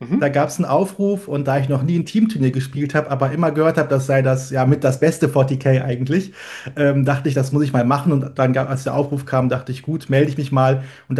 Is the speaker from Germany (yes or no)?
yes; North Rhine-Westphalia, Germany; in Köln-Bonn, wo ich herkomme